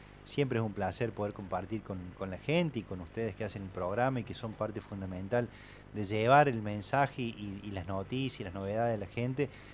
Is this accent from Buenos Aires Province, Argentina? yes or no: no; Córdoba, Argentina; En el momento crítico que estamos sufriendo como ciudadanos, como argentinos, como cordobeses.